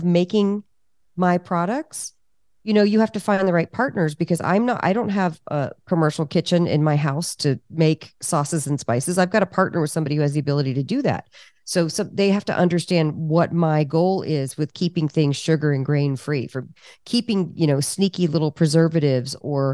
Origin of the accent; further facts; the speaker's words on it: United States; I'm American. I can throw my country under the bus.